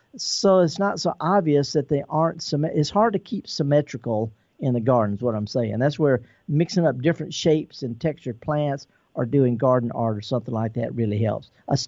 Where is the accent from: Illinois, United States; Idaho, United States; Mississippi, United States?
Mississippi, United States; I'm born and raised in Mississippi. I'm a Mississippi son. I've been here for a long time. My kids are Mississippian.